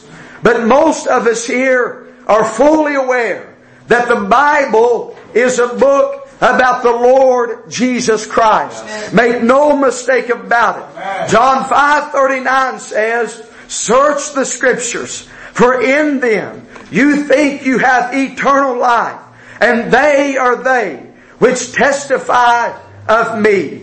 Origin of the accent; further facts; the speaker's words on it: Ola, Arkansas, United States; Grew up in a very small town. The name of the town was Ola, Arkansas. I mean, definitely don't know where Ola's at.